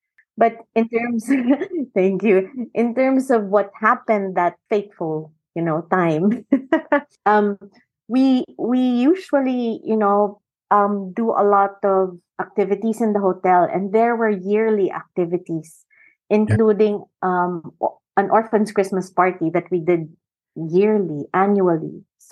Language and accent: English; Philippines; Well, I grew up here in the Philippines, so I'm full Filipina.